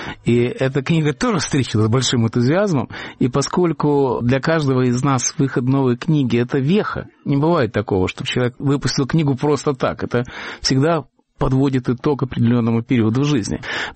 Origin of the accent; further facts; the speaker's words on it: Riga, Latvia; я вырос в Риге, но Рига – это уже другая страна, не моя страна. И язык, на котором говорят в Риге, уже не мой.